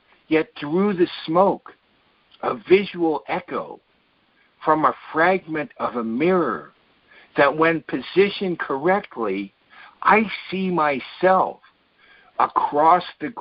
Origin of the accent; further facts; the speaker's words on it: California, United States; I mean, I grew up in the Bay Area, and, you know, so poetry was a big part in the 50s and 60s. I mean, I was born in 48